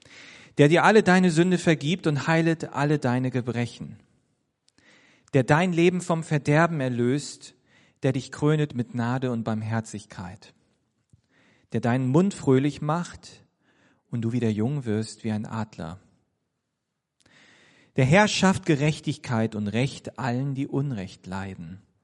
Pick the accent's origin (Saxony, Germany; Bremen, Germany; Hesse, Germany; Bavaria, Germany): Bremen, Germany; Kleiner Fun Fact: Joachim Neander kommt aus Bremen, wo ich herkomme.